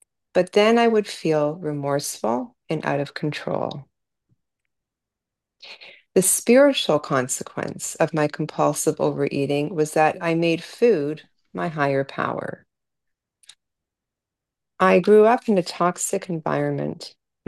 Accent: Toronto, Ontario, Canada; born there; I was born in 1961 in Toronto.

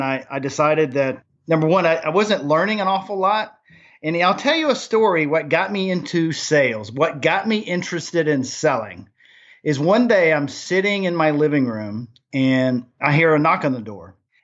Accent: Germany; now in Nashville, United States; Well, I grew up in Germany and thought I wanted to be in the music business.

